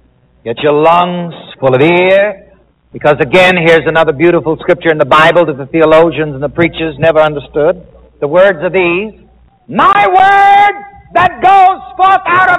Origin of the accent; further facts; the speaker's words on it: the South, United States; being born and raised in the South, we used to save our good linens